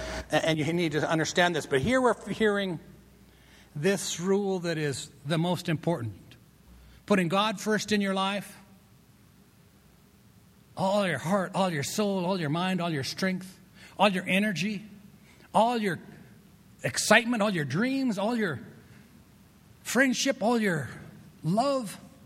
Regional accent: Colorado, United States; I'm born and raised in Colorado, and I have searched this state from every corner.

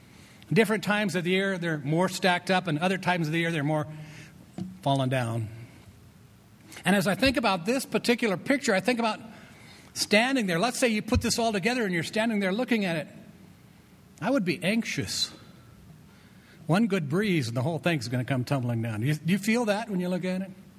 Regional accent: Colorado, United States; I'm born and raised in Colorado, and I have searched this state from every corner.

